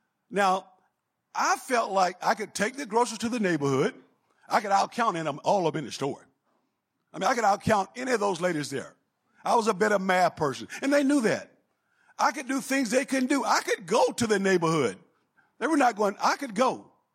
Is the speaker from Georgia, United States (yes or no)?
yes; Athens, Georgia, United States; I grew up here in Athens, in Broad Acres. Now, for those of you who are not familiar with Broad Acres, it's the projects here in Athens.